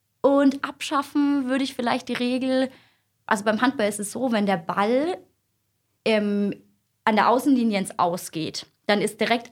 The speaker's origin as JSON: {"language": "German", "town": "Fürth", "region": "Bavaria", "country": "Germany", "said": "ich bin 26 Jahre alt, ich komme aus Fürth"}